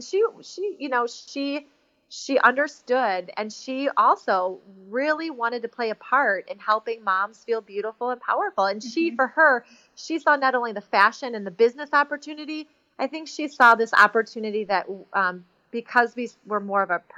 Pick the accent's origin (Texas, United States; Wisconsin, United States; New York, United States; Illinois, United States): Illinois, United States; Chicago; I was raised in Chicago.